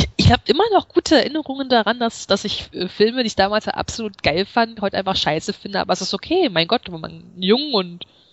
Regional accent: East Germany, Germany; ich komme ja aus dem Osten.

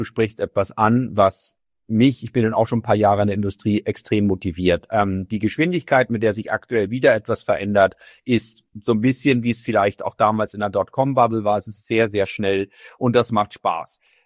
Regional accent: Hamburg, Germany; accent: Hamburg; Ich komme auch aus Hamburg, das hört man meiner Mundart an.

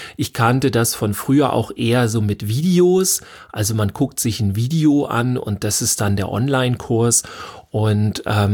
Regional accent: Schleswig-Holstein, Germany; wo kommen Sie denn eigentlich her? Und ich dann gesagt habe, so Schleswig-Holstein

